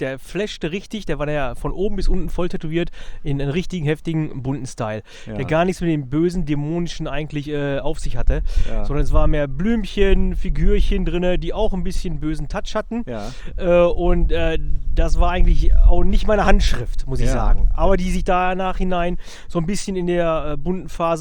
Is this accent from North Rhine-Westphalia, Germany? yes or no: yes; Bottrop, North Rhine-Westphalia, Germany; born there; Ich bin geboren in Bottrop, ja.